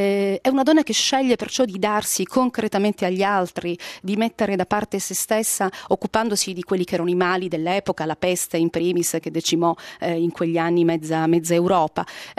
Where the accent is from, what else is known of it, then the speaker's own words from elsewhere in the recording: Syracuse, Sicily, Italy; born there; Io sono nata a Siracusa